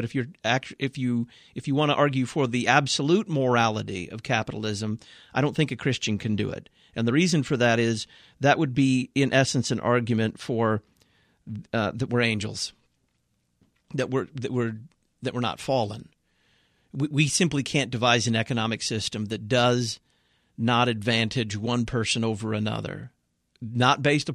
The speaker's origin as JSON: {"language": "English", "region": "the South", "country": "United States", "said": "You know, I come from the South, and I just don't see a lot of people coming into this country who don't want to work."}